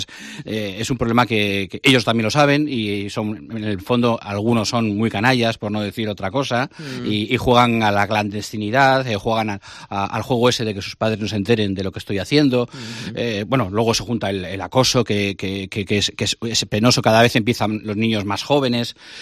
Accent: Bilbao, Basque Country, Spain; now in Santander, Spain; Está muy cerquita de Bilbao, de mi tierra, entonces decidí vivir en Santander

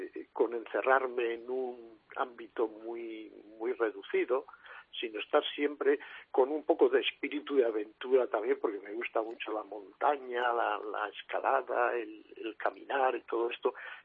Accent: Castile and León, Spain

